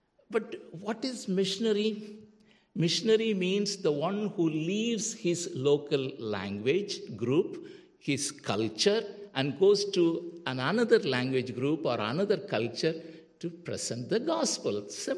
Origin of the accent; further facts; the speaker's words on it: India; I'm from India, you know.